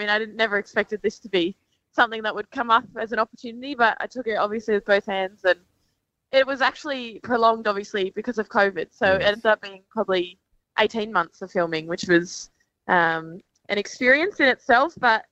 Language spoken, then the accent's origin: English; Brisbane, Queensland, Australia; now in Melbourne, Australia; I'm a kid from Brisbane. I don't know, you know, what I was in for when I moved down here to Melbourne.